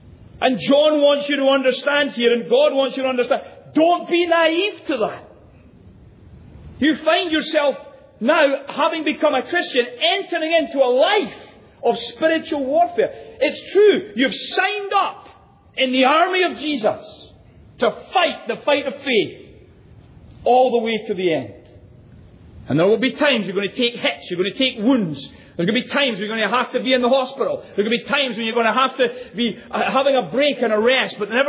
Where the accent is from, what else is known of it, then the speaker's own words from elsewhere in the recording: United Kingdom; I'm a Brit